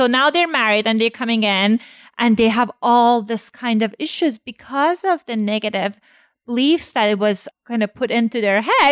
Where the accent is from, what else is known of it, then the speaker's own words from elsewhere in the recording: Iran; I mean, I'm Iranian and I grew up in Iran. So I definitely have experience with conservative society.